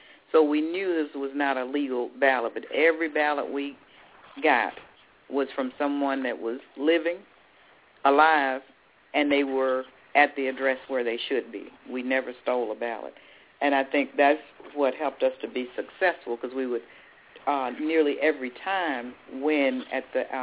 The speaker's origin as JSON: {"language": "English", "town": "Atlanta", "region": "Georgia", "country": "United States", "said": "I came from Atlanta, Georgia."}